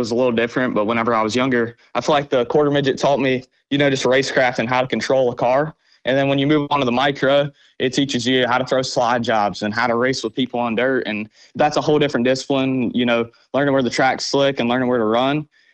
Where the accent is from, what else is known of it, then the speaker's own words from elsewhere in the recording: Cherryville, North Carolina, United States; growing up in Cherryville, or Churaville, as we say, you know, everybody just seems to kind of call it